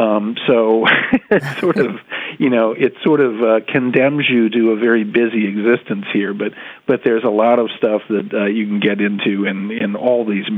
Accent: Oxford, Ohio, United States; My father was a chemist at Miami University near Cincinnati there, and so I grew up in Oxford and was around the chem lab.

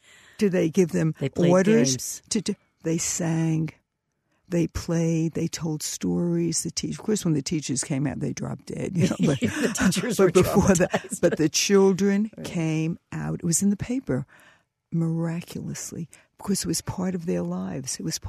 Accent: Bronx, New York, United States; I grew up in the Bronx and in a Catholic neighborhood

